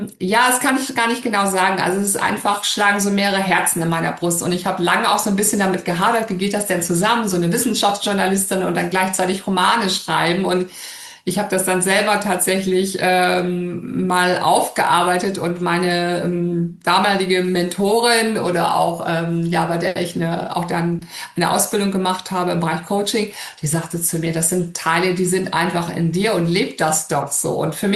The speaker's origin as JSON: {"language": "German", "region": "Bremen", "country": "Germany", "also_born_or_lived": "Munich", "said": "ich bin Bremerin und habe einige Zeit, habe 10 Jahre in München gelebt"}